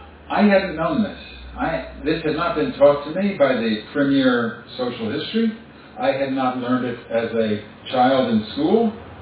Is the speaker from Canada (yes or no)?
no; United Kingdom; I was ashamed, as a British historian, that I did not know what Magna Carta was